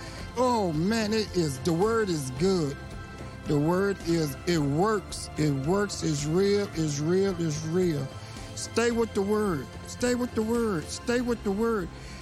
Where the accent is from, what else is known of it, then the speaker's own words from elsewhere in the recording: Shreveport, Louisiana, United States; I'm from Shreveport, Louisiana.